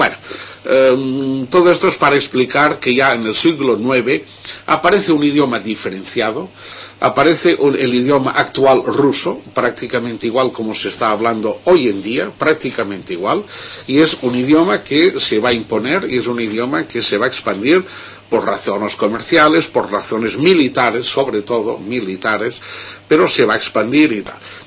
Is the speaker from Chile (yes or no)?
no; Catalonia, Spain; los catalanes, pues venimos de los íberos